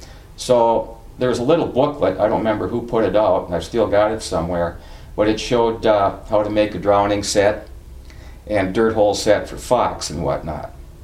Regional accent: Deer River, Minnesota, United States; I'm from Deer River, Minnesota, which is pretty much central part of the state, about exactly 100 miles south of the Canadian border.

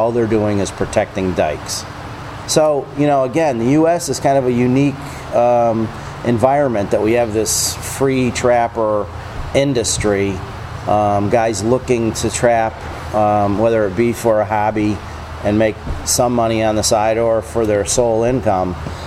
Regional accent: Connecticut, United States; I'm from Connecticut. I've lived in Connecticut my whole life. Please don't hold that against me.

